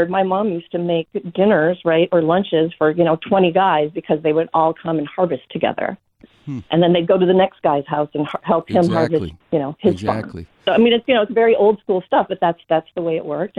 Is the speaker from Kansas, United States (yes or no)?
no; Minneapolis, Minnesota, United States; I actually grew up in the city. My siblings were born in northern Minnesota, and I grew up in Minneapolis.